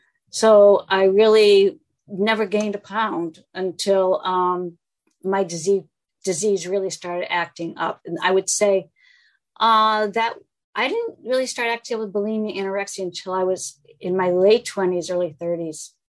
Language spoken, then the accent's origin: English; Massachusetts, United States; I am from Massachusetts